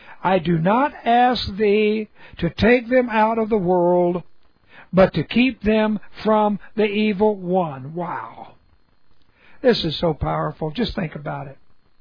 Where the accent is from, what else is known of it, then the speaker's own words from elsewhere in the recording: California, United States; born there; also born or lived in Texas; I was born in California, but really, I became a Texan, and now I don't even think about that first birth in California.